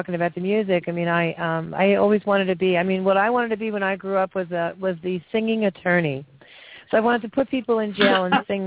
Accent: Long Island, New York, United States; I was living in Allentown, Pennsylvania, I'm originally from Long Island, if you can't tell.

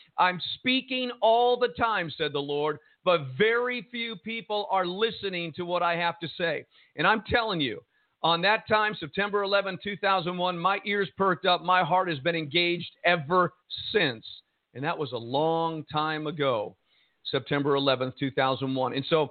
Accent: Jersey City, New Jersey, United States; Me being born and raised in Jersey City, New Jersey

